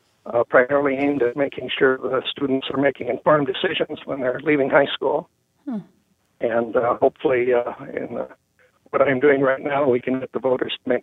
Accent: Platte, South Dakota, United States; moved away as an adult; also born or lived in Indiana; Well, my background is that I grew up in Platte, South Dakota, and graduated from the University of South Dakota with a degree in communications.

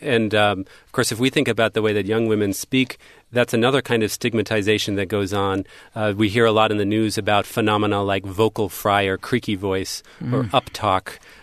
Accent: New Jersey, United States; Yeah, I mean, I'm from New Jersey.

